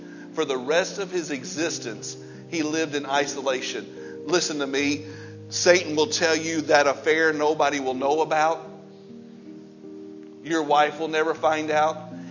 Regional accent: Granite City, Illinois, United States; we were raised in Granite City on the wrong side of the tracks, back by the steel mills, where the rats were as big as dogs.

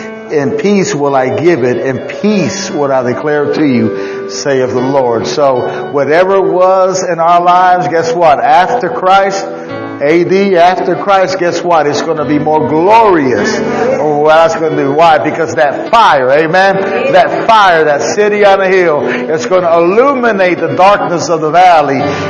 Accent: New York, United States; You know, I'm a Puerto Rican. I'm a New Yorker.

